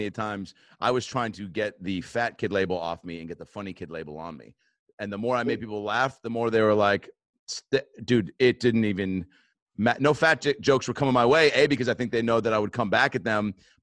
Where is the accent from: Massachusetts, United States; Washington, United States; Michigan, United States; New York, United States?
Washington, United States; Seattle; born or raised there